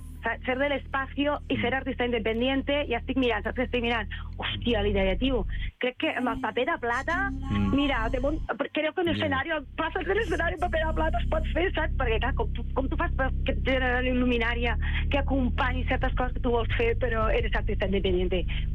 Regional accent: Sabadell, Catalonia, Spain; Jo soc de Sabadell.

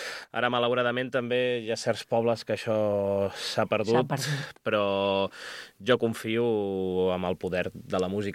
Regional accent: Catalonia, Spain; com a català, et sents identificat

